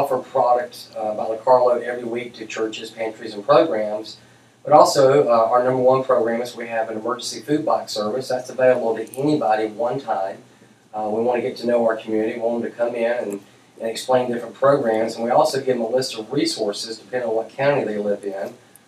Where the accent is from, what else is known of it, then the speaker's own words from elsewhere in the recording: Atlanta, Georgia, United States; now in Odessa, United States; I'm originally from Atlanta, Georgia. I just moved down here recently to help assist opening up our second food bank.